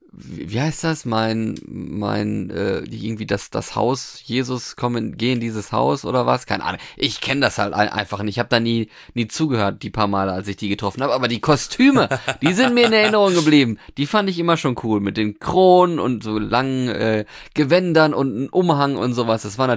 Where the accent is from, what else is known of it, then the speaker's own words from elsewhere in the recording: Norway; In Norwegen weiß ich noch, da wo ich herkomme, da wurde zwischen den Jahren immer gesungen.